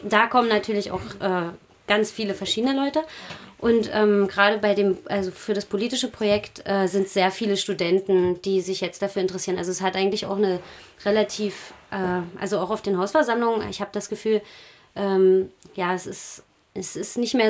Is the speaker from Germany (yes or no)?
yes; Dessau-Roßlau, Saxony-Anhalt, Germany; ich komme ja aus Dessau-Roßlau und bin auch als Jugendliche in ein sogenanntes AJZ, also Alternatives Jugendzentrum, regelmäßig gegangen, seit ich 14 war.